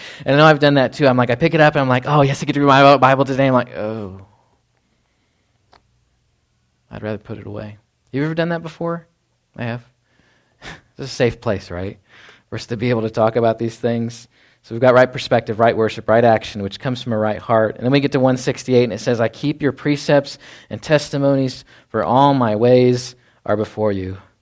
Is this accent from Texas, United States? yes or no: yes; Texas, United States; I grew up in Dallas-Fort Worth area.